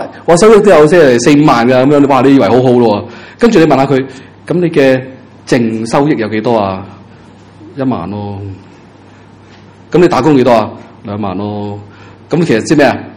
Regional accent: Hong Kong; 你我哋香港人唔係好多創業嘅

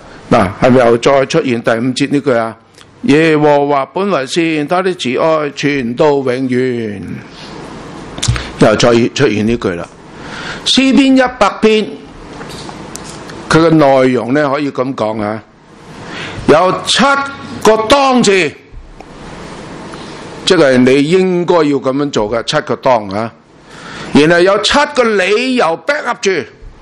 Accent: China; 犹太人很爱我们中国人，因为他们逃难的时候只有中国愿意接纳他们。

